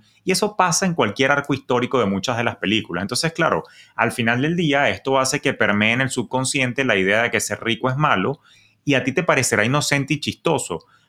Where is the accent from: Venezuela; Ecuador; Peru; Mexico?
Venezuela; yo que vengo de Venezuela